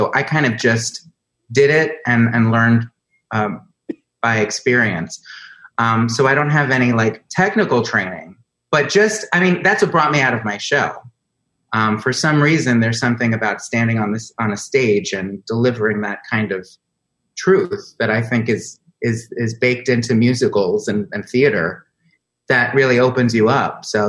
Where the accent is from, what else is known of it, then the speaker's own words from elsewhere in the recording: Florida, United States; also born or lived in New York; I lived in South Florida. I was born in New York, lived in South Florida, and then I moved back here as soon as the hell I could.